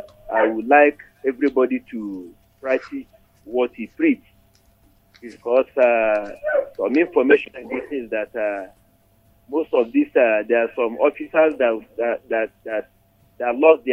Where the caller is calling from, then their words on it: Ethiopia; from Ethiopia.